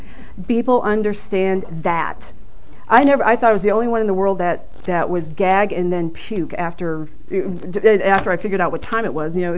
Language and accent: English; Bristol, Connecticut, United States; I was born and raised in Bristol, Connecticut, which is the home today of ESPN.